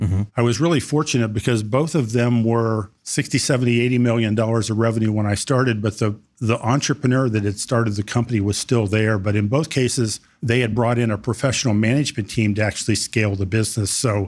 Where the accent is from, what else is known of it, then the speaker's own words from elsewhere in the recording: Ohio, United States; So I grew up in Ohio. My dad was a policeman, Ohio State Highway Patrolman. And so when I was a kid, we bounced around Southeast Ohio and ended up on the east side of Columbus when I was 16.